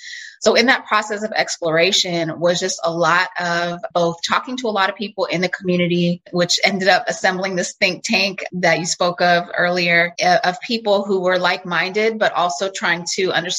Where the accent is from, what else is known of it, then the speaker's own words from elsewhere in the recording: Oakland, California, United States; I was born and raised in Oakland and went off to medical school at Howard University and did my family medicine training in Southern California and wanted to come back home and work in community medicine.